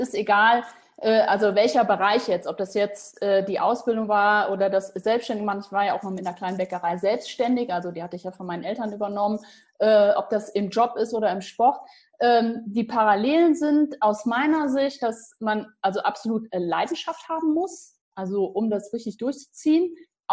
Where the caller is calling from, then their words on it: Carinthia, Austria; ich bin aus Österreich zugeschaltet und zwar aus dem wunderschönen Kärnten am Millstätter See.